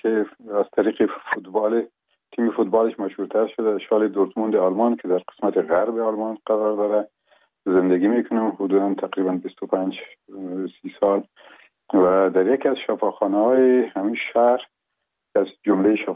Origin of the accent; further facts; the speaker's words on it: Afghanistan; یکی از قریه های بسیار قشنگ ولایت لوگر مرز مربوطات ولسوالی محمد آقا، یک قریه به اسم گمران و شیرازه یاد میشه در اونجا به دنیا آمدیم و اون سالای اول زندگی رو اونجا در اون آغوش پدر و مادر بزرگ شدیم